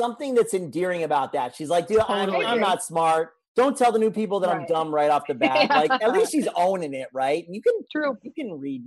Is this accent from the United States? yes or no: yes; United States; Maybe that's a very like crappy American-centric view that I have because I'm American and I figured this is an American show.